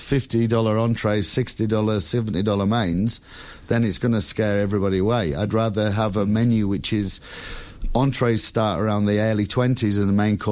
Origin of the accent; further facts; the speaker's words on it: Yorkshire and the Humber, United Kingdom; Of course, I'm a Yorkshire man.